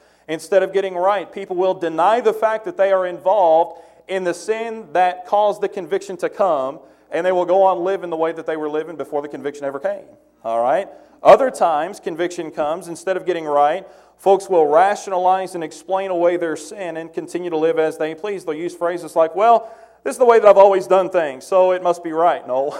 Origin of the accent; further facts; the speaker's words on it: Kentucky, United States; I'm going to butcher this because I'm from Kentucky, all right?